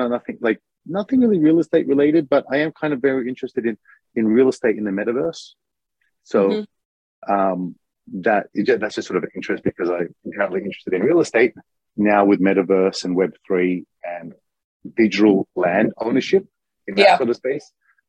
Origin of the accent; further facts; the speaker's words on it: Melbourne, Victoria, Australia; Like, I'm from Melbourne. So in Melbourne City, people are walking to cafes lunchtime.